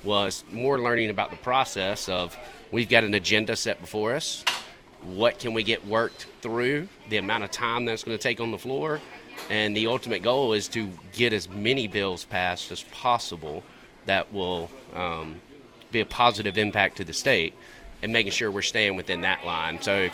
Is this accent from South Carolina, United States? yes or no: yes; Rock Hill, South Carolina, United States; Born and raised in Rock Hill. Love the community.